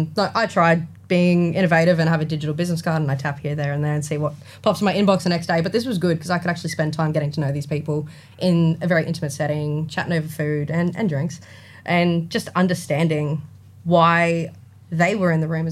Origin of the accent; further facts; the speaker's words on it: Albany Creek, Queensland, Australia; I mean, obviously, I grew up in Albany Creek.